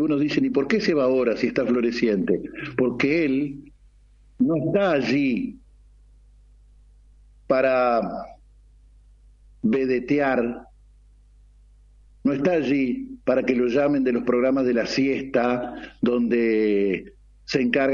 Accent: Argentina; los argentinos somos colombianos con camiseta argentina

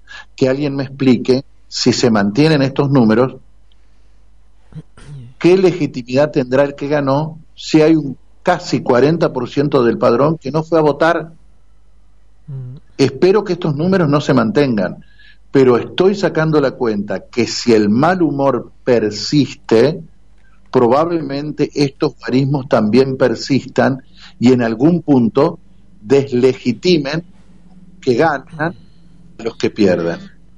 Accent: Argentina; Y los necesitados de que nos den un poco de buen humor también somos el pueblo argentino

